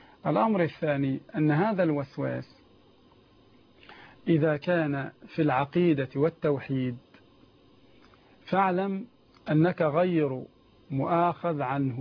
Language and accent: Arabic; Egypt; يعني مثلا عندنا في مصر لو اشتريت من الصالة